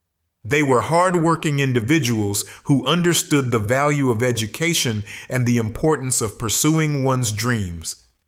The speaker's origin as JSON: {"language": "English", "town": "Langdale", "region": "Alabama", "country": "United States", "tie": "born there", "said": "I was born in Langdale, Alabama, on the Alabama-Georgia border, just 83 miles southwest of Atlanta, Georgia, on the 7th of January, 1964, the last baby boomer generation."}